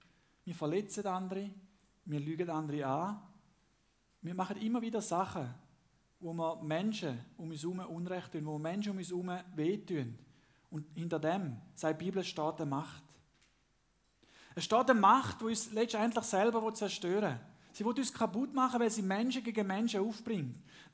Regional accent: Switzerland; Auch bei uns in der Schweiz, obwohl wir es mega gut haben, wir sind reicher als ein Großteil von der ganzen Welt, selbst die Ärmsten unter uns.

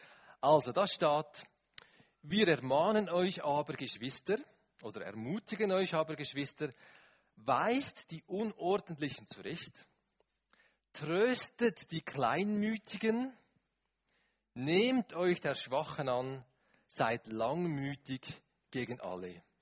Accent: Rüti, Zurich, Switzerland; Ich komme ja von Rütti, Zürich Oberland.

